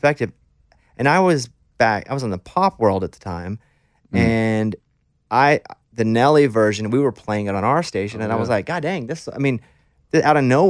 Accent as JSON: {"language": "English", "country": "United Kingdom", "said": "Well, I mean, the truth is I'm British and I had to change to come to country. So now I act like I'm from Arkansas."}